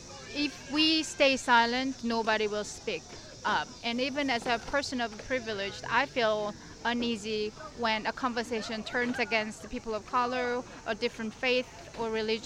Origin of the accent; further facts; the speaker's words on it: New York, United States; now in Bloomington, United States; you know, we are from New York and from a little liberal part of the country. Moving to Indiana, we were a little nervous because of the history of the states